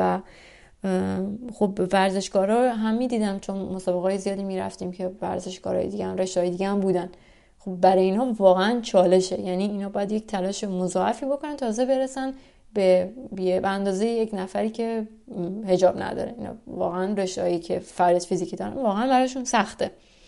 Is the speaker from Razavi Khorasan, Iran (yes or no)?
yes; Mashhad, Razavi Khorasan, Iran; من توی فضای سنتی مذهبی بزرگ شدم، شهر مشهدم شهر خیلی مذهبی و شهر بالاخره امام رضا و اینا هستش.